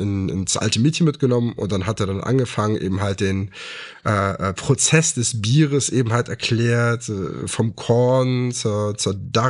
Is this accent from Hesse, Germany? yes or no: no; Wilhelmsburg, Hamburg, Germany; weil ich komme ja auch aus Wilhelmsburg.